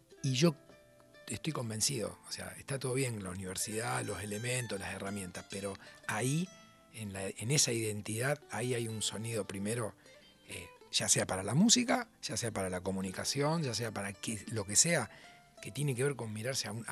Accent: Rosario, Santa Fe, Argentina; yo soy de la zona sur de la ciudad de Rosario, que no es lo mismo que ser de Rosario. De la periferia, de los barrios

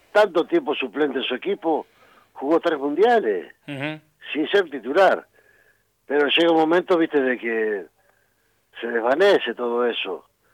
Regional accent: Argentina; Como argentino, como futbolero

